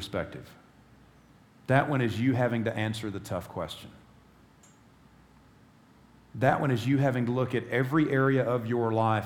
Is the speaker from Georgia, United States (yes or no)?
no; South Carolina, United States; I grew up in South Carolina. I'm a Clemson fan. I've been nervous for 39 years, right?